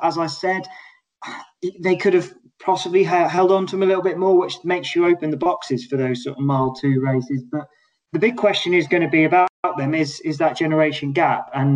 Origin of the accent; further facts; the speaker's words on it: Newbury, South East England, United Kingdom; I was born and raised in Newbury.